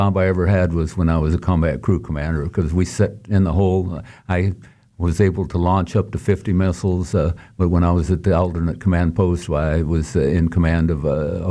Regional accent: Great Bend, Kansas, United States; My wife and I grew up in Great Bend.

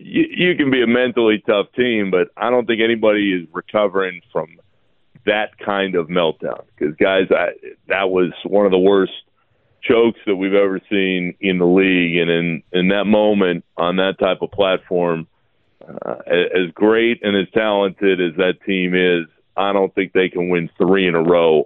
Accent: Orlando, Florida, United States; Guys, I grew up in Orlando, Florida, and when I was 10, 11 years old, I was lucky enough to see a lot of those Shaq and Penny games.

